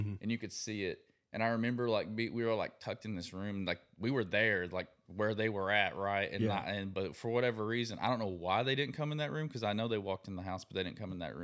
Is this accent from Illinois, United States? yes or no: no; Tennessee, United States; also born or lived in Kentucky; I was born in, well, I was born in Kentucky, uh-huh. And then, but I lived in Tennessee.